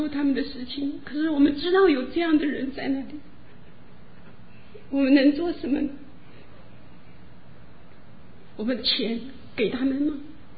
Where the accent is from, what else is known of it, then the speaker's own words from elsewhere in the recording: China; 我说一个跟中国毫无相干的人都这么爱我们中国人，何况我们自己